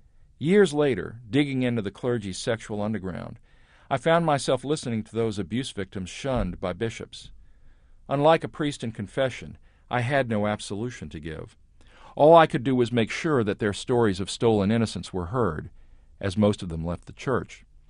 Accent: New Orleans, Louisiana, United States; When I was growing up in New Orleans, my faith was shaped by my mother and grandmother's. This family line came out of Mexico.

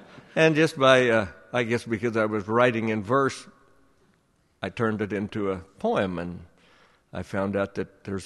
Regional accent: Las Cruces, New Mexico, United States; also born or lived in Idaho / Colorado; now in Arizona, United States; I'm an interloper here to Arizona. And I moved here in 97, and I grew up in Las Cruces and lived in Idaho and Colorado.

